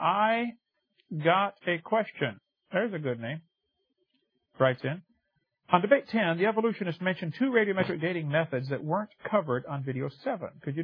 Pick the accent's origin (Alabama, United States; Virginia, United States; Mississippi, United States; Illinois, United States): Illinois, United States; Peoria; born there; I was born in Peoria, which is a part of Illinois, which is a part of the United States.